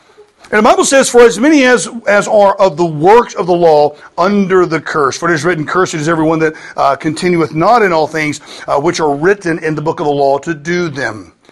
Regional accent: the South, United States; Now, again, I'm from the South in America. It's a common bunch of heathens, you know.

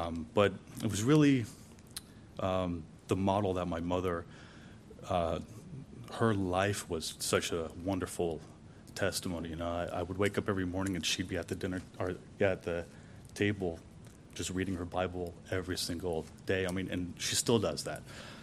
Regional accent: New York, United States; also born or lived in Virginia; So Very briefly, I was born in Virginia, moved back to New York, where my parents were originally from.

